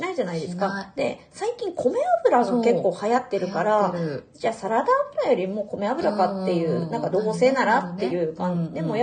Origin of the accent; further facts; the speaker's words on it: Oita, Japan; 私あの大分出身で、あの車でね、四国ちょっと車で乗り付けてフェリーでそのちょっと行って